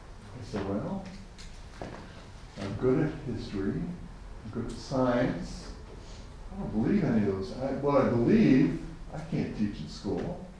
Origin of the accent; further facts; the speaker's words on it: Detroit, Michigan, United States; born there; I was born in Detroit. I'm the eldest of four boys.